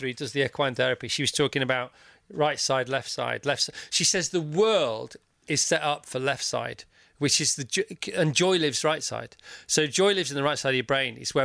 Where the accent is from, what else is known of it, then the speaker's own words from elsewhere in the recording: Warrington, North West England, United Kingdom; of course, I'm from Warrington.